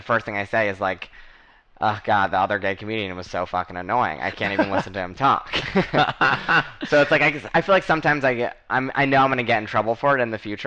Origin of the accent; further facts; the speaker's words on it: New Jersey, United States; I know. I'm from Central Jersey. So not Jersey Shore.